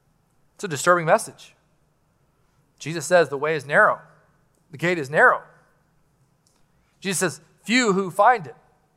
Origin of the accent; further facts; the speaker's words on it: United States; I'm American. I'm voting.